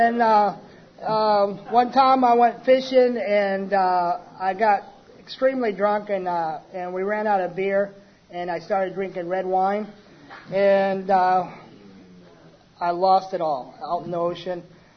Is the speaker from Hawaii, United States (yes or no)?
yes; Hawaii, United States; I'm an alcoholic. I'm from Hawaii.